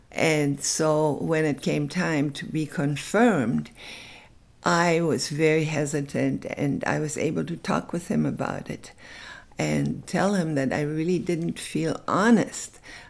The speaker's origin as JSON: {"language": "English", "region": "Berlin", "country": "Germany", "moved": "yes", "said": "I mean, I came from Germany."}